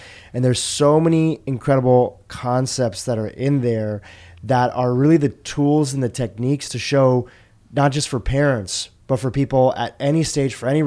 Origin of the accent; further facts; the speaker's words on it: Kenya; born there; my family was born in Kenya. I was born in Kenya.